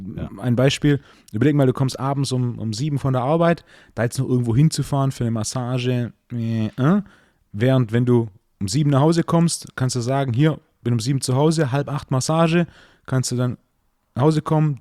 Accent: Baden-Württemberg, Germany; Ich bin ja Schwabe, ne?

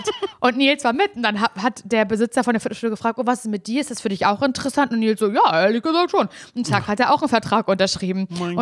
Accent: Parchim, Mecklenburg-Vorpommern, Germany; born there; now in Berlin, Germany; Also ich habe jetzt offiziell, steht auf meinem Perso wieder der Ort drauf, Parchim, der auch mein Geburtsort ist.

